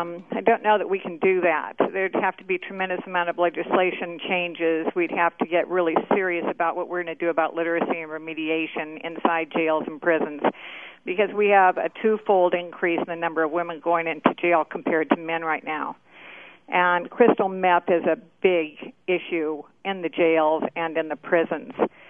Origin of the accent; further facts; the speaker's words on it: Omaha, Nebraska, United States; I'm originally Omaha, Nebraska.